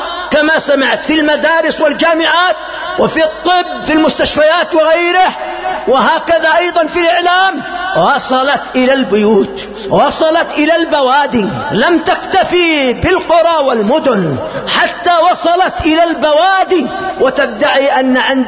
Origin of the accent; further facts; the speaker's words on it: Yemen; وأظن أن أقل ذلك عندنا في اليمن